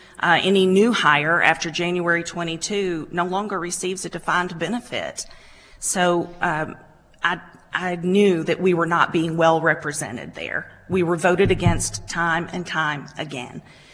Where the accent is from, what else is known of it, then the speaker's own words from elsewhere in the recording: Hopkinsville, Kentucky, United States; I was born and raised in Hopkinsville. I graduated from Western Kentucky University.